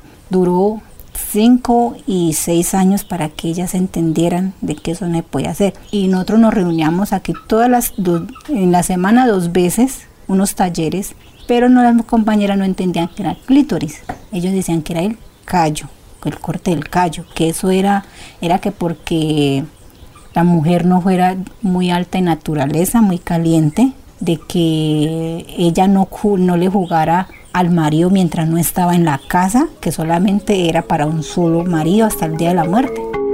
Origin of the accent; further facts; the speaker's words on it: Valle del Cauca, Colombia; born there; soy de la etnia Emberachamí, nací aquí en el Valle.